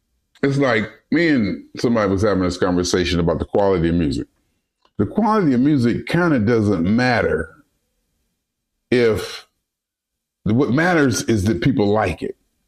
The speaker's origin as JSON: {"language": "English", "town": "Youngstown", "region": "Ohio", "country": "United States", "said": "I'm from Youngstown. I love Youngstown."}